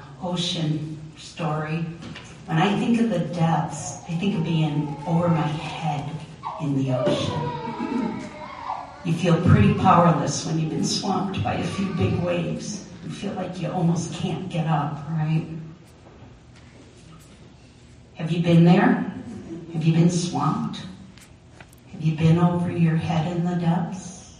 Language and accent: English; New Jersey, United States; When I was a little girl, about 5 or 6 years old, I was raised in New Jersey, and we vacationed at the Jersey Shore.